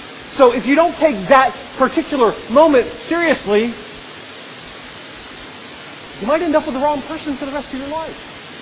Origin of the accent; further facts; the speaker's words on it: East Coast, United States; I grew up on the East Coast. They have hurricanes.